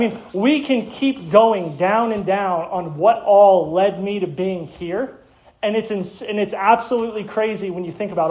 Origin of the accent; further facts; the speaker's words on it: Arizona, United States; I was born and raised in Arizona